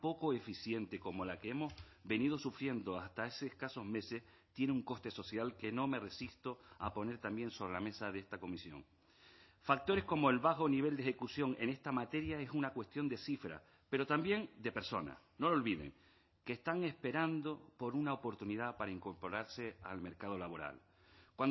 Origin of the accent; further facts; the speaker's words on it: Canary Islands, Spain; Yo soy de La Palma, como ustedes saben